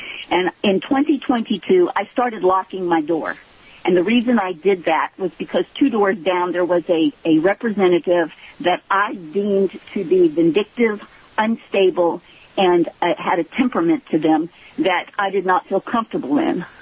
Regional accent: Alaska, United States; I'm from the Delta Anna area.

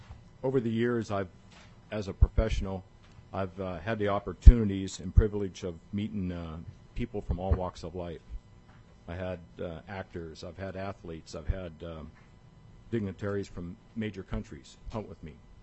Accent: Alaska, United States; I was born and raised in Alaska. I've raised three children, schooled them here.

